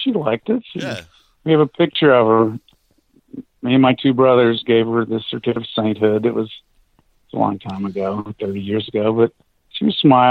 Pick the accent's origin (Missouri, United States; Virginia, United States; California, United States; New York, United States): Missouri, United States; I would say that four was typical in the 50s, at least when I grew up in Missouri.